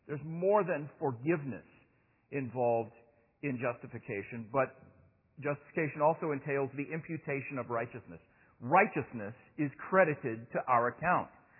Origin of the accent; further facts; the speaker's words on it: Oklahoma City, Oklahoma, United States; born there; I was born in Oklahoma, born here in Oklahoma City.